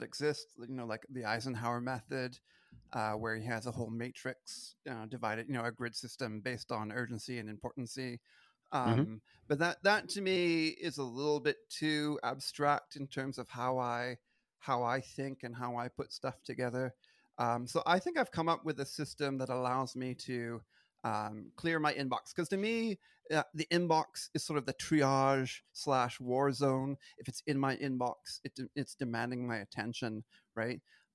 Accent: United Kingdom; now in Canada; I'm a Brit, so you know we it's just breakfast.

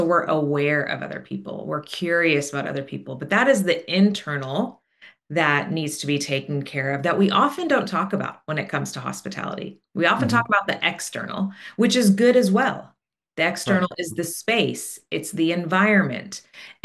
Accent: Houston, Texas, United States; born there; I was born in Houston in the United States. My family immigrated from Tehran and we are Armenian. So I grew up in a household that had three different languages

